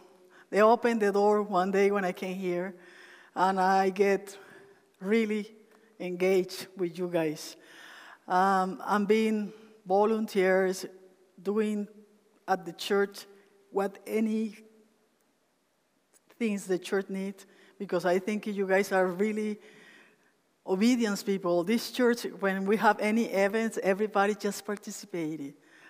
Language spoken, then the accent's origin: English; Colombia; now in Canada; I am from Colombia. I've lived in Canada for 15 years. I came with my family 15 years ago